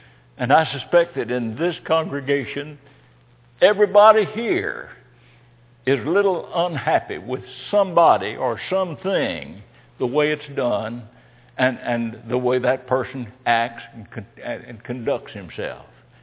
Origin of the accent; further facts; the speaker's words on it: Alabama, United States; accent: Alabama; And there I was speaking my Alabama accent.